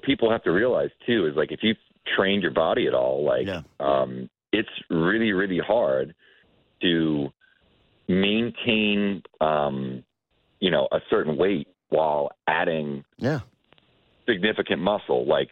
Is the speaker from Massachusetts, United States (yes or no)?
yes; Boston, Massachusetts, United States; You know, I grew up in Boston in the 80s and 90s, you know.